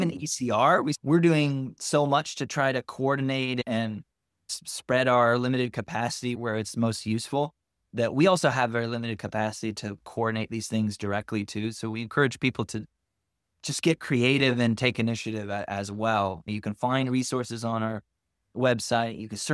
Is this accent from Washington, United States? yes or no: yes; Seattle, Washington, United States; Here and just in my hometown, which is Seattle, I've been doing a lot of organizing with our local Kurdish association